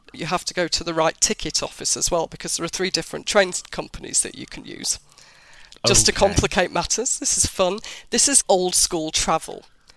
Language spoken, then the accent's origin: English; Sheffield, Yorkshire and the Humber, United Kingdom; I'm from Sheffield.